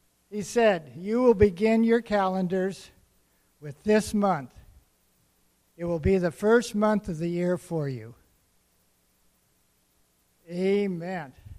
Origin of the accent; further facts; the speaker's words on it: Southern District, Israel; Oh, well, I'm from the South. The Negev. I'm from the Negev. South Israel.